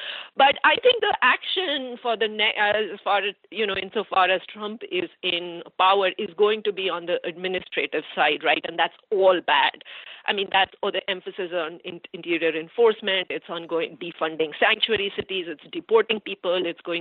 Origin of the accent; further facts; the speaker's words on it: India; first language Hindi; English is a second language; now in United States; doesn't speak Hindi, you know, my mother tongue. And America has been very good to me, and it's been very good to, you know, my family and my son.